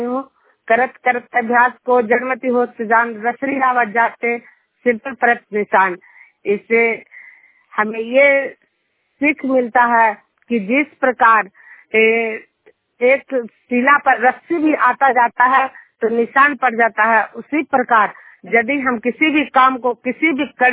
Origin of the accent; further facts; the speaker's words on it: Juniyar, Bihar, India; मैं नालंदा जिला हिलसा प्रखंड जूनियर गांव की निवासी हूँ